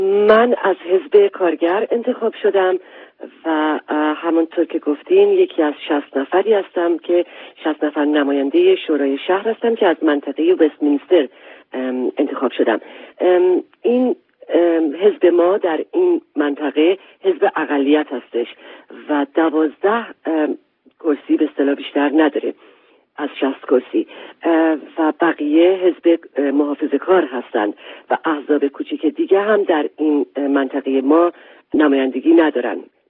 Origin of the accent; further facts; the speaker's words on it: Iran; now in United Kingdom; من اولین ایرانی هستم